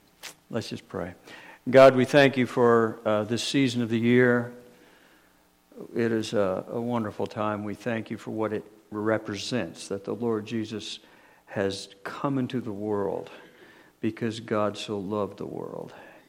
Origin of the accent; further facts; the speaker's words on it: Texas, United States; accent: Texas; I still have a little of my Texas accent.